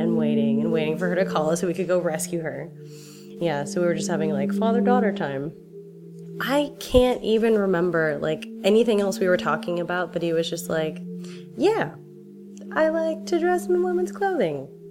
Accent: San Francisco, California, United States; I grew up in San Francisco, and my parents raised me in a Buddhist organization that was super diverse

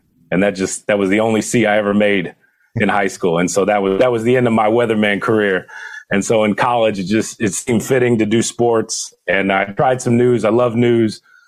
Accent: Houston, Texas, United States; In Houston, Texas.

